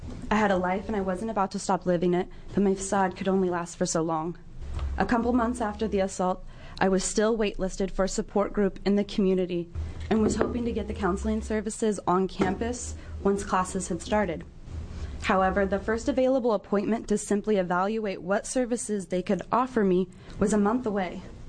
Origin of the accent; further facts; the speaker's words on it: Coos Bay, Oregon, United States; I'm originally from Coos Bay, Oregon.